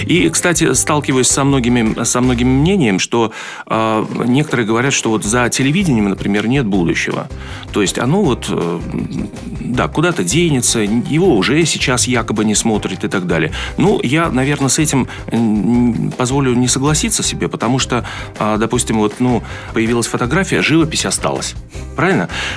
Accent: Uzbekistan; Я же уроженец другой республики, Узбекистан и так далее.

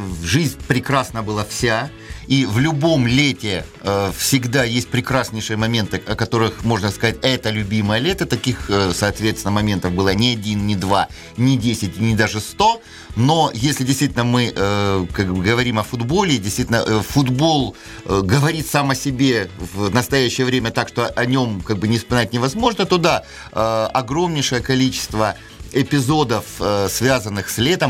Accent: Rostov-on-Don, Rostov Oblast, Russia; born there; Я родился в Ростове-на-Дону в рабочем городке, а это значит на расстоянии 50 метров от стадиона «Труд».

